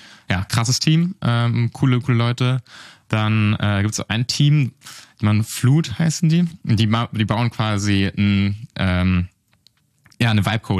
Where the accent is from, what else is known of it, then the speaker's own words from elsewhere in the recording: Southern Germany, Germany; Ich komme aus Süddeutschland, wiegs am Rand, ein kleines Dorf, 400 Einwohner und bin da halt da aufgewachsen